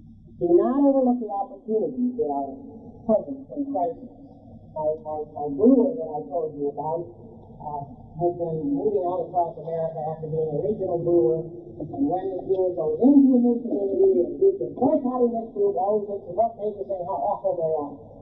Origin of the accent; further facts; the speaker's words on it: New England, United States; I come from New England, remember, and we're proof of that.